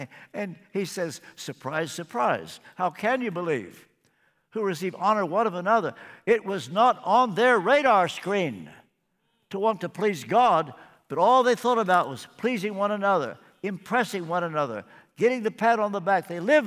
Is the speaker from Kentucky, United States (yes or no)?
yes; Kentucky, United States; I don't want any of you to think that I'm a cut above you because I'm from Kentucky.